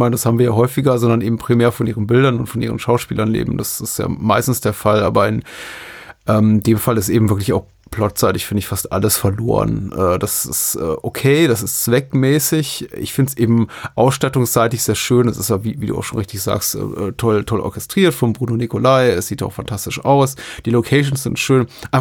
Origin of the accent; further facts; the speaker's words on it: Würzburg, Bavaria, Germany; Würzburgs, weil das ist ja irgendwie meine alte Heimatstadt, in der ich meine Kindheit und frühe Jugend verlebte